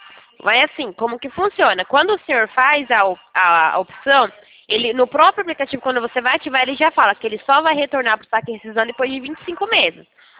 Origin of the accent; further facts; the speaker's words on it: São Paulo, Brazil; sou de São Paulo.